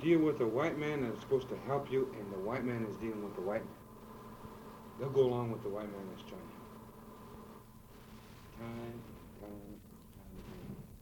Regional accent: South Dakota, United States; has responded to what has happened to us here in South Dakota as Indian people.

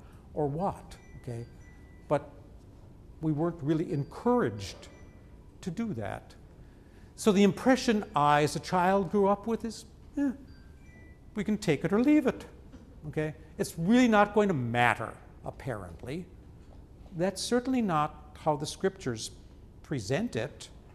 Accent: Sheboygan, Wisconsin, United States; I grew up in Sheboygan, Wisconsin, very Lutheran county. I grew up in a congregation of 3,200 members.

